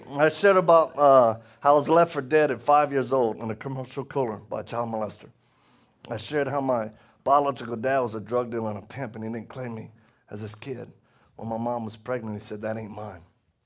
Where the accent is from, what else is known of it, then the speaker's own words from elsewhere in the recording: Louisiana, United States; I'm from Louisiana, just in case y'all not know that.